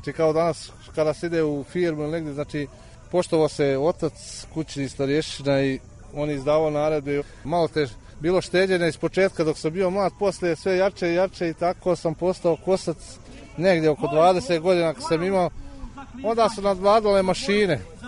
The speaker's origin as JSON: {"language": "Serbian", "town": "Bosanski Petrovac", "region": "Federation of Bosnia and Herzegovina", "country": "Bosnia & Herzegovina", "said": "Dolazim iz Bosanskog Petrovca, sela Smoljane."}